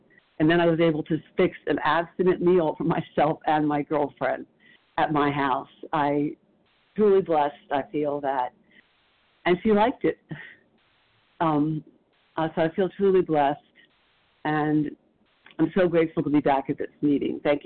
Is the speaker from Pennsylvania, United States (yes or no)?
yes; Pennsylvania, United States; I'm from Pennsylvania.